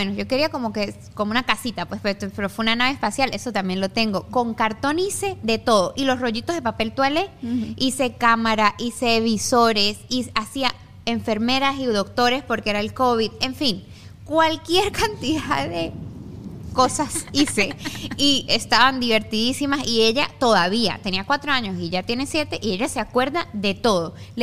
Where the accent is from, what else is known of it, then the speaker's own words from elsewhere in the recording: Tarija, Bolivia; born there; Porque yo nací en Tarija.